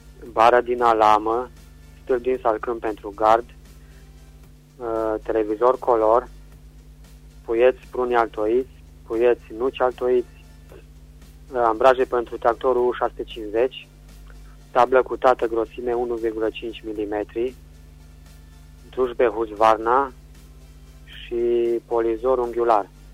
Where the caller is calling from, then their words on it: Oravița, Caraș-Severin, Romania; din Oravița.